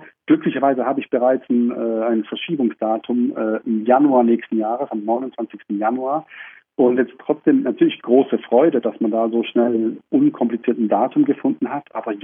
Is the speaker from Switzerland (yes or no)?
yes; Switzerland; aber ich bin auch in der Schweiz aufgewachsen